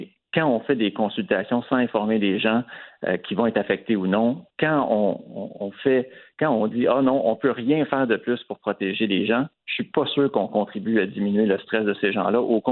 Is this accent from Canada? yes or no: yes; Quebec, Canada; je viens d'un village qui est en zone inondable, je viens de Couillon